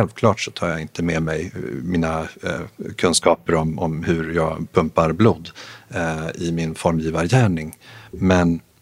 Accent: Holmsund, Västerbotten County, Sweden; moved away as an adult; now in Stockholm, Sweden; När jag är uppvuxen i Umeå, Holmsund utanför Umeå. Och när det var dags att så att säga lämna hemmet så hade jag en idé om att jag skulle bli flygingenjör. Så jag flyttade till Stockholm.

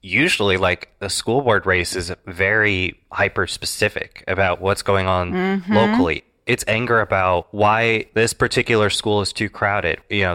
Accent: Iowa, United States; the candidates going through Iowa, my home state

